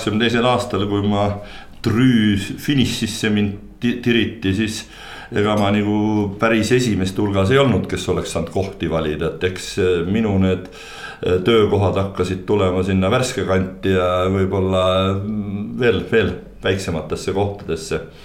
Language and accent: Estonian; Põltsamaa, Jõgeva County, Estonia; Mulgima mees, sest Põltsamaa oli kunagi ka selles samas maakonnas, kus Viljandi on, ja ma olen Põltsamaalt pärit, ja see Põltsamaa on ilus linn.